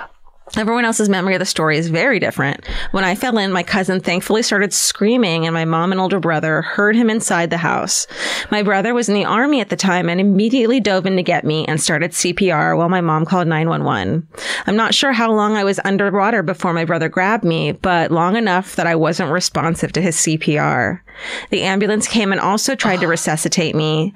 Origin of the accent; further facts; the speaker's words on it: Florida, United States; When I was 3 years old growing up in Florida, I was in the backyard with my 5-year-old cousin playing, you guessed it, near our family's pool.